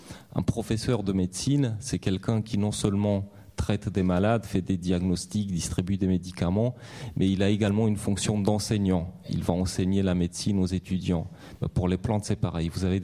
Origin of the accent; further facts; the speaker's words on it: France; moi je viens de France